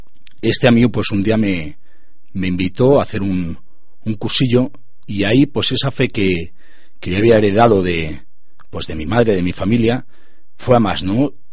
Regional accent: Barcelona, Catalonia, Spain; now in Segovia, Spain; Soy natural de Barcelona. Yo aparecí en Segovia hace cosa de 7 años.

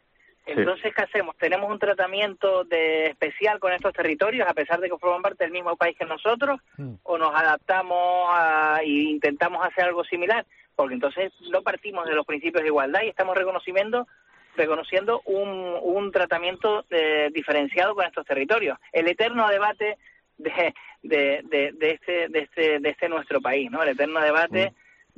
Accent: Canary Islands, Spain; nosotros como canarios

